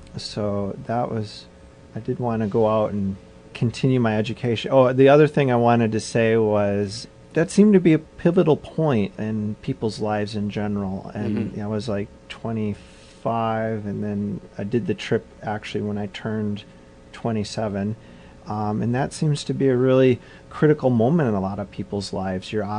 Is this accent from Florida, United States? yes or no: no; Milwaukee, Wisconsin, United States; I grew up in Milwaukee. That was a lake, Michigan.